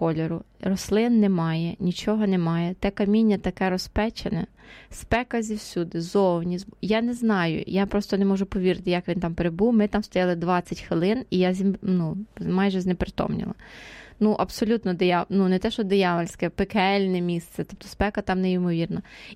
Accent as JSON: {"language": "Ukrainian", "region": "Ternopil Oblast", "country": "Ukraine", "tie": "born there", "said": "Народилася я в Тернопільській області, ходила я часто з мамою сапати бурячки, і було дуже жарко."}